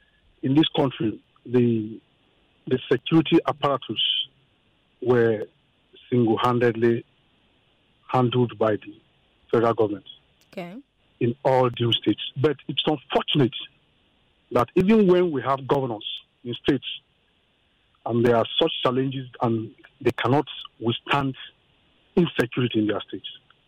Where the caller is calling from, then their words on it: Ikeja, Lagos, Nigeria; I'm calling from Ikeja.